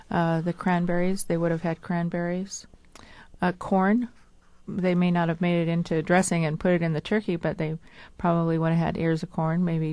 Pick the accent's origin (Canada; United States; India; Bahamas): United States; Pacific Northwest; But, you know, we're foragers. We're from the Pacific Northwest, so, you know, we like doing that sort of thing.